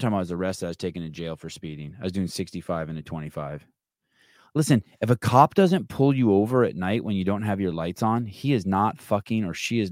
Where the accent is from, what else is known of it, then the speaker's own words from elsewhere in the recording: California, United States; I mean, I grew up in the Bay Area.